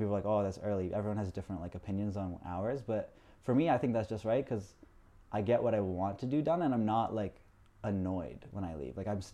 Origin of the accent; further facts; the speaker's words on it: Scarsdale, New York, United States; I'm from Westchester, New York, Scarsdale specifically.